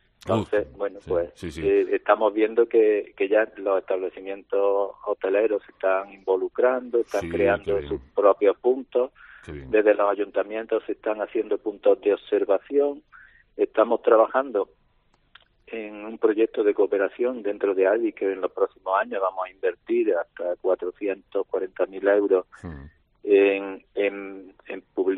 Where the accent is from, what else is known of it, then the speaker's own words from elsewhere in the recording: Adamuz, Andalusia, Spain; Se le llama coña porque el salmorejo en mi pueblo, en Adamú, es un plato caliente que se sirve